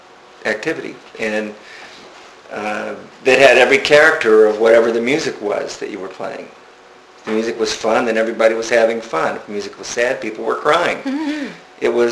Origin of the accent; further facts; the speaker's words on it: Tampa, Florida, United States; Well, I grew up in Tampa. Mm-hmm. Was born in the early 50s.